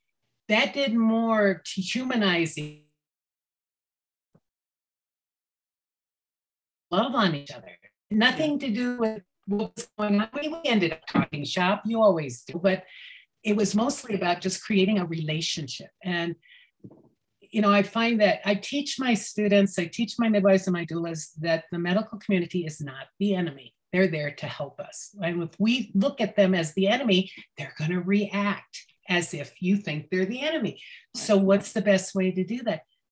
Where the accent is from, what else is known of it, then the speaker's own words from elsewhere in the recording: El Paso, Texas, United States; also born or lived in New Mexico; I lived in Las Cruces and El Paso area I was born in New Mexico. I grew up in El Paso. I got married in 89.